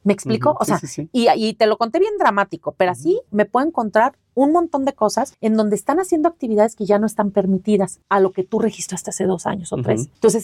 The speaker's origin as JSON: {"language": "Spanish", "country": "Mexico", "said": "por favor no hagan lo que como buenos mexicanos hacemos en el último minuto."}